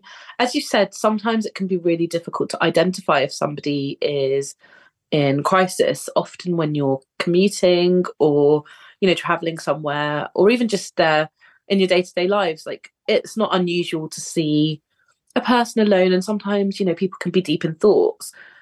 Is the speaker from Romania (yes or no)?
no; Harrow, London, United Kingdom; I've grown up in Harrow, and growing up in London and commuting